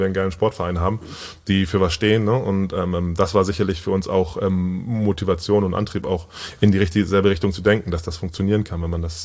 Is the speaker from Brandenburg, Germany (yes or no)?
no; Wilhelmsburg, Hamburg, Germany; ich komme aus Wilhelmsburg